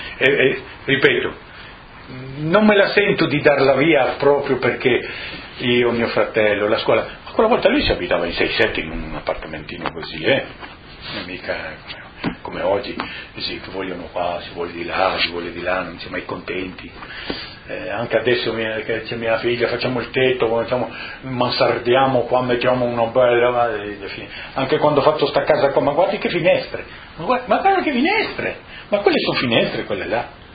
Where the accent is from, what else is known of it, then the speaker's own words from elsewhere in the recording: Trieste, Friuli-Venezia Giulia, Italy; born there; Ma io sono nato a Trieste